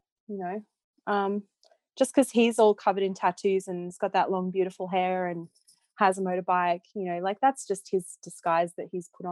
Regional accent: Australia; I do live in the future technically, because I am Australian, obviously.

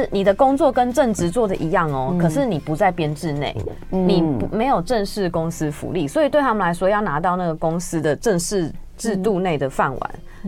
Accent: Taichung, Taiwan; now in Taipei, Taiwan; 因为像我其实我本身是台中人，那我是上大学才来台北，

